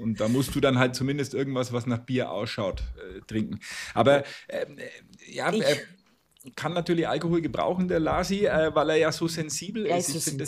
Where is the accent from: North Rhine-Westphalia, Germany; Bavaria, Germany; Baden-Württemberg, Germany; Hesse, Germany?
Bavaria, Germany; Nuremberg; Als Nürnberger muss ich natürlich intervenieren